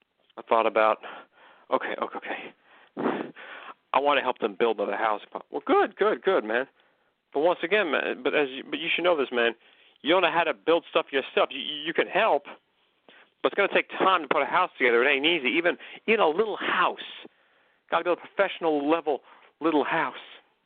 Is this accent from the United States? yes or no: yes; California, United States; So I was from California. It's frosty where I live.